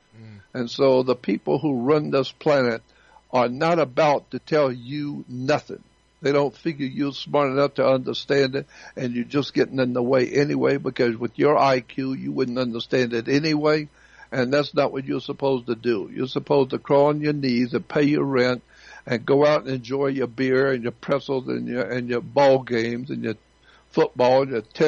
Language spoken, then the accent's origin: English; the South, United States; when I was growing up in the South, I always learned to, when talking to adults, with yes, ma'am, and yes, sir.